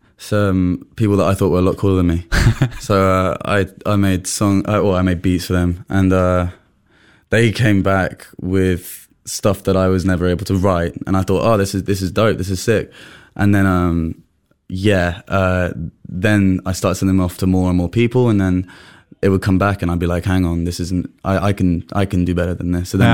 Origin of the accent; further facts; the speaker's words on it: London, United Kingdom; growing up in London